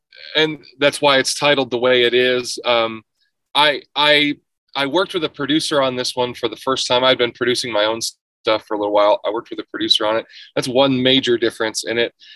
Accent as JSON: {"language": "English", "region": "Michigan", "country": "United States", "tie": "born or raised there", "said": "I grew up in the Midwest, just outside of Detroit, and such things aren't really entertained very much up there."}